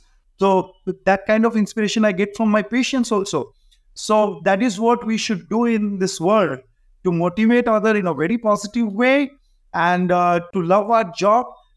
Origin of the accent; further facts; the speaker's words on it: India; first language Hindi; English is a second language; They don't understand my language because most of my videos are in my native language, that is Hindi. So because the reason of being record a video in my language that maximum people should understand my, in my country especially